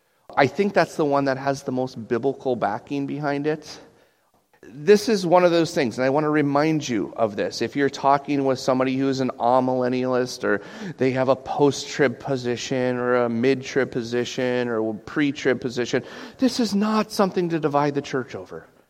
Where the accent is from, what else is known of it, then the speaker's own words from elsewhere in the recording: United States; I'm a pre-tribber because I don't like to suffer, and I'm American.